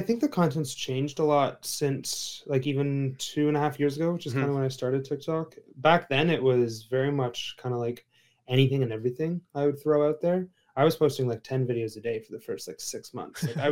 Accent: Toronto, Ontario, Canada; now in Los Angeles, United States; Growing up in Toronto, it's very much a walking city, like New York in that way

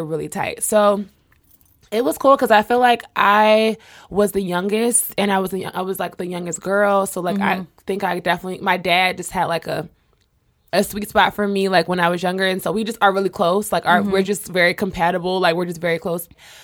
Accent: Philadelphia, Pennsylvania, United States; growing up, I grew up in Philly. I had 5 siblings.

